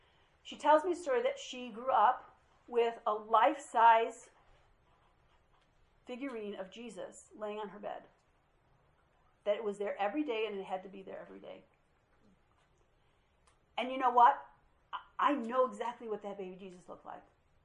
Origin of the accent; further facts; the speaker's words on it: Dalton, United States; I had three sisters, I grew up in Dalton, I went to Iliana Christian High School because there was race riots.